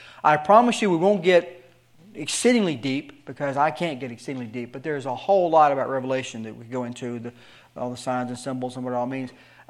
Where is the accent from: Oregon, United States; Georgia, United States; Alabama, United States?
Alabama, United States; So, because I'm from Alabama, so.